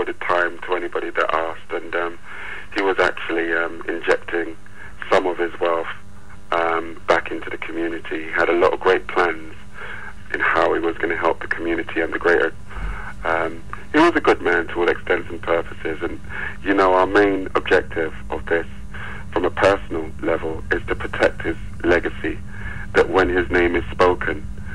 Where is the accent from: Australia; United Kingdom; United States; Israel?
United Kingdom; Stockwell, London; I was brought up in Stockwell, near Brixton, and then we grew up at Lansdowne Green Estate.